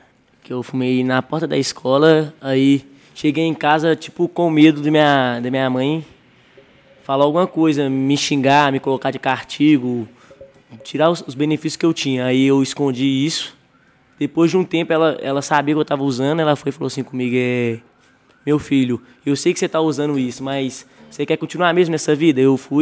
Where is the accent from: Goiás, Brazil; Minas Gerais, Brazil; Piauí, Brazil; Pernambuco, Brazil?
Minas Gerais, Brazil; Belo Horizonte; sou de BH